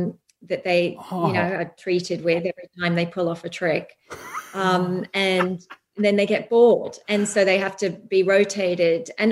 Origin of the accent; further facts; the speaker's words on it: Australia; luckily I'm an Aussie